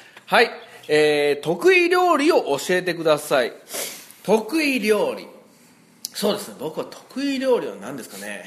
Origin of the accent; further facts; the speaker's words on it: Osaka, Japan; now in Tokyo, Japan; 僕大阪出身で